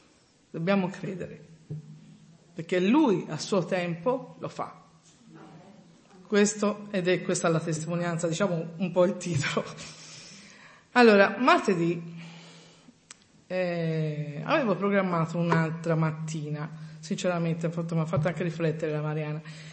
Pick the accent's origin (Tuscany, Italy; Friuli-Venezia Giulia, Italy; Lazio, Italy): Tuscany, Italy; Florence; Ho detto, anch'io vengo da Firenze, Dio, su per giù.